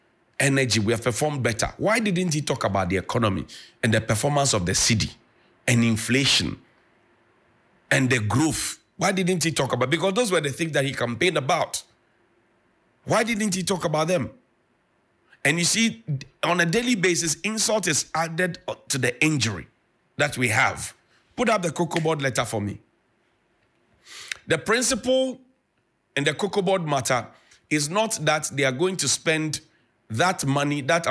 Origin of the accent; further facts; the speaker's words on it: Ghana; Today, you're going to register for a passport, which you require as a Ghanaian.